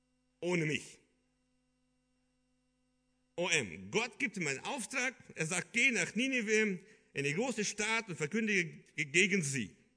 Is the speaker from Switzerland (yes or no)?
no; Kyrgyzstan; now in Germany; Ich bin ja ein wahrer Ossi. Ich sage immer, ich bin ein Ossi der Ossis. Ich bin aufgewachsen in Kirgisistan. Wir waren sehr stolz, wir sind Deutsche.